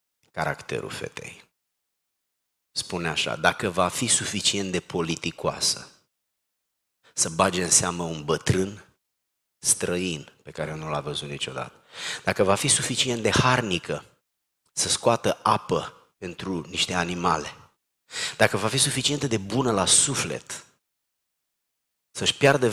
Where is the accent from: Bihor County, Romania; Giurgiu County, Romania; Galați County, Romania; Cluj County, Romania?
Giurgiu County, Romania; Giurgiu; M-am născut în Giurgiu, sub București, un oraș pe malul Dunării, un oraș mai mic, sub o influență turcească, într-o zonă destul de diferită de Banat, de Ardeal în general.